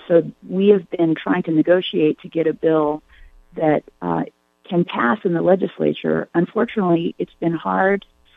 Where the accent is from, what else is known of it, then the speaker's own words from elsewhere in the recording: Oregon, United States; my family, for six generations, has lived in the Rogue Valley, and I grew up in the Rogue Valley. So I care a lot about things that happen in Southern Oregon